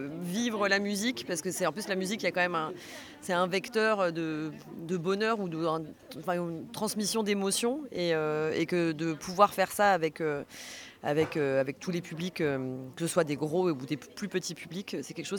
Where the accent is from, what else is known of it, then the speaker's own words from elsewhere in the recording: Paris, Île-de-France, France; J'ai grandi à Paris, dans un quartier aussi où il y avait pas mal de gens qui travaillaient dans les métiers de la culture.